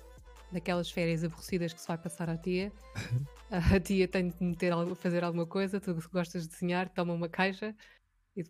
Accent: Lisbon, Portugal; Sou nascida e criada em Lisboa.

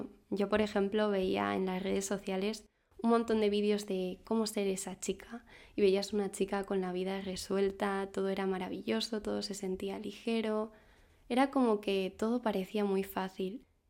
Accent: Madrid, Community of Madrid, Spain; tengo 26 años, soy de Madrid y ahora mismo me encuentro en un proceso de empezar de cero.

